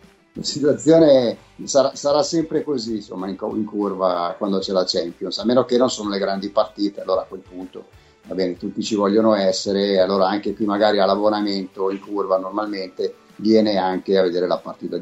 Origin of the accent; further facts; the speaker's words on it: Milan, Lombardy, Italy; perché io sono di Milano, quindi per me sarebbe comodissimo